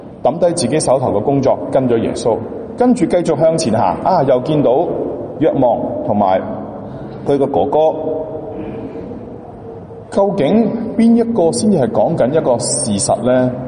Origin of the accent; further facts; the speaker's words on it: China; 就是我们中国人说你嗤之以鼻，那不开心或者闹交就会出现的了。